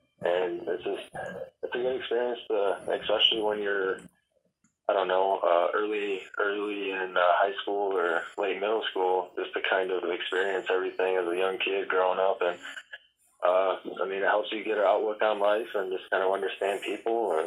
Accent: DeKalb, Illinois, United States; I'm from DeKalb, Illinois.

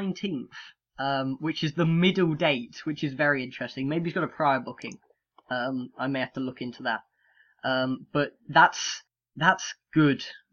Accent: United Kingdom; That may be my bias being British

